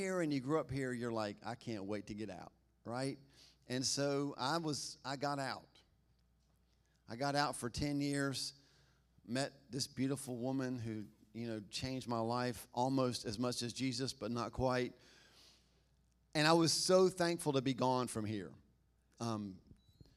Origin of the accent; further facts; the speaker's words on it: Albemarle, United States; I'm from here. I mean, I'm from Albemarle. I moved here in the first grade. Does that make me from here? Been here long enough.